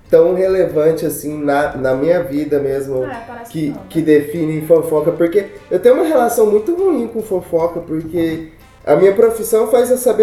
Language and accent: Portuguese; Goiás, Brazil; a gente é de Goiás